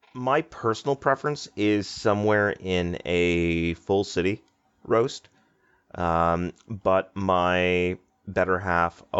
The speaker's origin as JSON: {"language": "English", "town": "Victoria", "region": "British Columbia", "country": "Canada", "tie": "born there", "also_born_or_lived": "Ottawa", "said": "but I'm Acadian. So I was born in the Maritimes of Canada. My family came from there, but I was actually born on the other side in Victoria."}